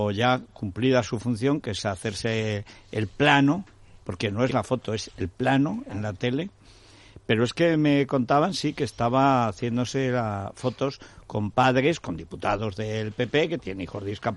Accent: La Rioja, Spain; nos repoblaron en la parte de mi pueblo de Navarra y de La Rioja. O sea, el mejor español, el más puro.

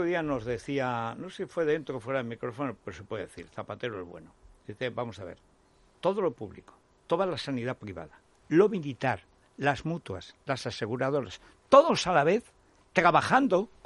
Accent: Andalusia, Spain

